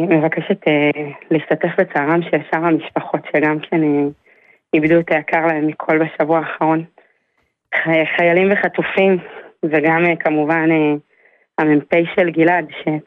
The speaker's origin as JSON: {"language": "Hebrew", "town": "Karnei Shomron", "region": "West Bank", "country": "Palestine", "tie": "born or raised there", "said": "גדלנו בקרני שומרון."}